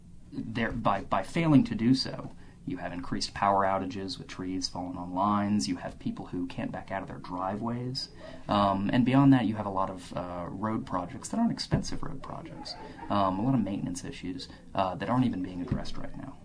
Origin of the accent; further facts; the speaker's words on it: Stone Mountain, Georgia, United States; I'm originally not from here. I'm originally from Stone Mountain, Georgia, which is sort of the poster child for unchecked, unplanned-for sprawl.